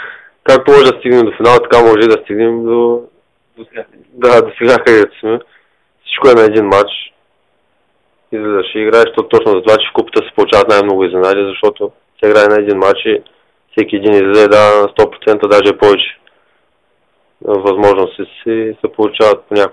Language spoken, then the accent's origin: Bulgarian; Stara Zagora, Stara Zagora Province, Bulgaria; аз съм юноша на този отбор, аз съм си от Стара Загора.